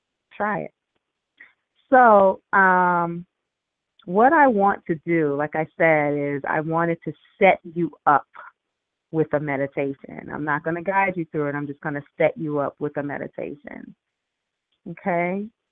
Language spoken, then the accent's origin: English; New Orleans, Louisiana, United States; I'm from New Orleans, by the way.